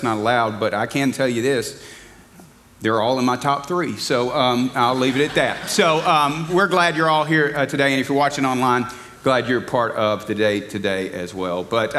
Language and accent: English; Alabama, United States; Now, I grew up in Alabama, so there were many dirt roads that I've ridden in my Ford pickup that I had as a teenager